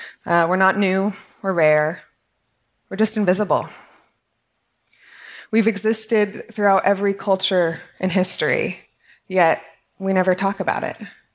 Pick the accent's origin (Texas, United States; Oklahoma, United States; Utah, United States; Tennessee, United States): Utah, United States; And as a kid, because I grew up in Utah and I had to be a woman